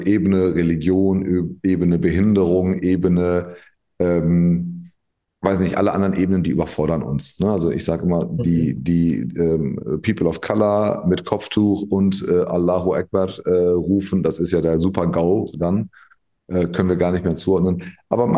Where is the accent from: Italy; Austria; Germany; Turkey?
Turkey; Ich meine, ich bin selber Türke.